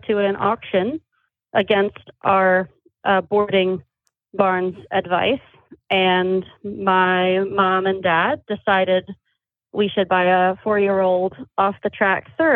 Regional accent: Pasadena, California, United States; I grew up in Pasadena, but then started commuting to Doden.

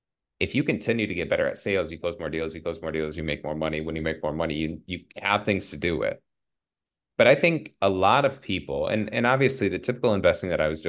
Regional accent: Cedar Rapids, Iowa, United States; So I'm from Cedar Rapids, Iowa.

